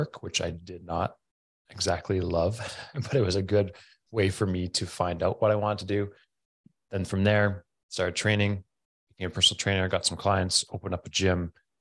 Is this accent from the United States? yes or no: no; Canada; So I'm from Canada, and if you're from Canada, you kind of just have to play hockey.